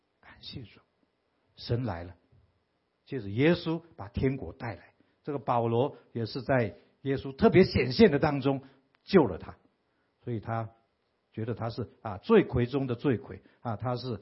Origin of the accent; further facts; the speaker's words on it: Taiwan; 我们台湾人的一些民情